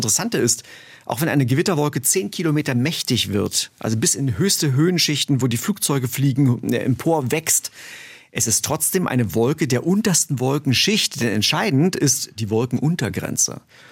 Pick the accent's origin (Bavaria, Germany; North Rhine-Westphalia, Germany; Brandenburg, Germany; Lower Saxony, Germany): Brandenburg, Germany; ich komme aus Brandenburg, ich komme aus dem Osten. Ich habe kennengelernt, was es bedeutet, in einer nicht freien Gesellschaft aufzuwachsen.